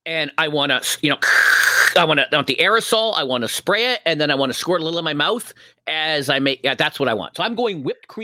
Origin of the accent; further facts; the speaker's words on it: Canada; I'm Canadian, so what do I know?